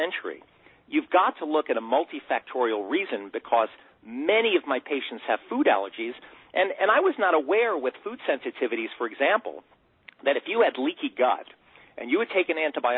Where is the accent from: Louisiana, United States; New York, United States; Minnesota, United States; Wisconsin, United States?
New York, United States; Queens; now in Poughkeepsie, United States; I'm normally from Bayside, Queens. You know, and I decided, oh, it would be nice to move to the river and the mountains. So I moved upstate, about 2 hours into the Hudson Valley near Poughkeepsie, New York.